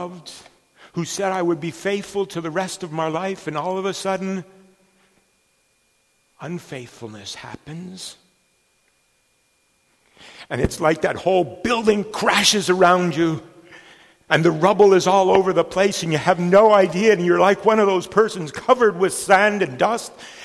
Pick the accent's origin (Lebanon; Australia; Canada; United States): Canada; also born or lived in Africa; I'm a Canadian from Dutch heritage and German heritage and French heritage, and lived in Africa and work in Central Asia and Europe and all over the place.